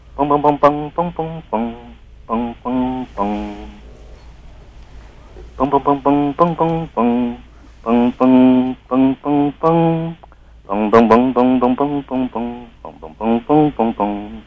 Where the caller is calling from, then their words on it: Taipei, Taiwan; 我是台北的